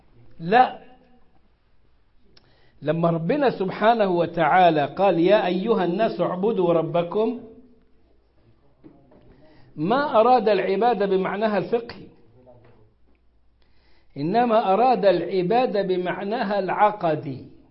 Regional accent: Egypt; وحطت في بطنك بطيخة صيفي زي ما بيقولوا عندنا في مصر.

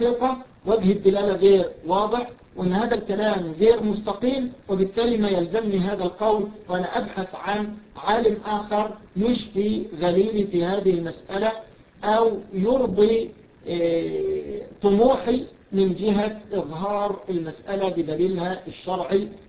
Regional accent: Egypt; وهو من الشيوخ المشاهير عندنا في مصر وله وزنه في باب الفقه خاصة

